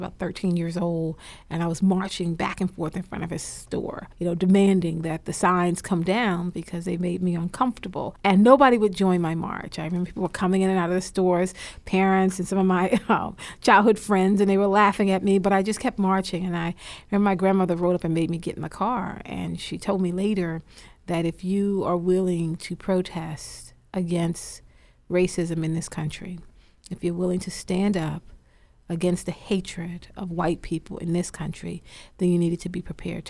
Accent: South Carolina, United States; also born or lived in Washington, D.C.; I'm originally from South Carolina. I was born there and raised between South Carolina and Washington, D.C.

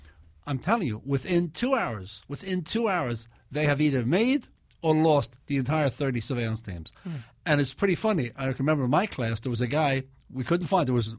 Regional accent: Dublin, Leinster, Ireland; now in New York, United States; I'm from Dublin, Ireland.

